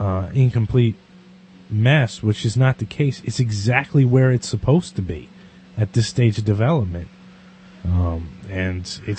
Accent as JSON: {"language": "English", "country": "United States", "said": "And I'm an United Statesian. I'm from the United States, man."}